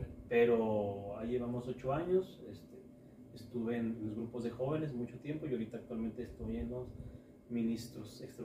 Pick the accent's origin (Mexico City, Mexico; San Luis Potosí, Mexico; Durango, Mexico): Durango, Mexico; Nosotros somos de Durango, mi familia es originaria de Durango. Mis hermanos, si bien nacieron aquí, pues yo nací inclusive en Durango.